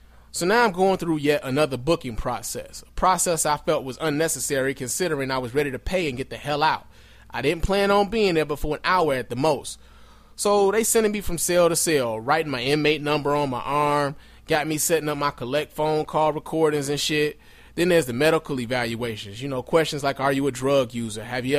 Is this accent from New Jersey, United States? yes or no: no; Chicago, Illinois, United States; I do plan on suing the city of Chicago, my hometown, the city I love, for violating my civil rights.